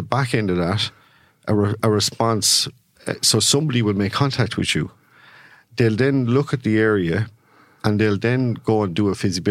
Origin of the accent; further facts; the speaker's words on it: Carlow, Leinster, Ireland; I think, well, whatever Leash win, and I'm from Carlow, so I think I'd be certainly hoping for a while.